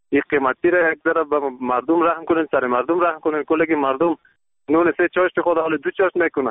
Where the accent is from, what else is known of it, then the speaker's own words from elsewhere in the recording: Ghazni, Afghanistan; از ولایت غزنی